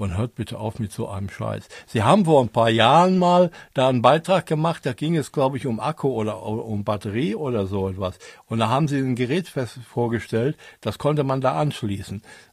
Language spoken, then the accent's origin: German; Germany; Sind wir Deutsche wirklich so hässliche, aggressive, bösartige Menschen? Eigentlich nicht.